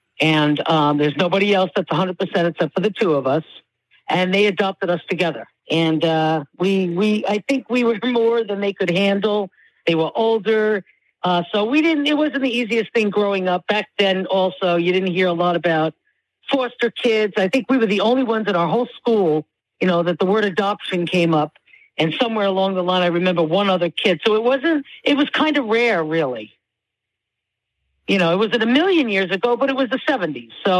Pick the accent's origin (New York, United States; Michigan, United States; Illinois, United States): New York, United States; I was raised on Long Island in New York.